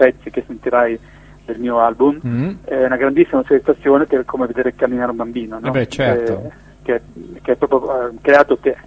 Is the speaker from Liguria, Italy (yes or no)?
yes; Genoa, Liguria, Italy; Io sono genovese